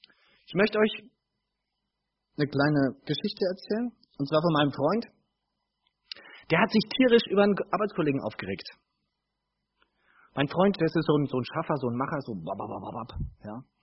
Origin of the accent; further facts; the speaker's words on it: Bavaria, Germany; Ich bin Unterfranke. Hat jemand was gegen Unterfranken?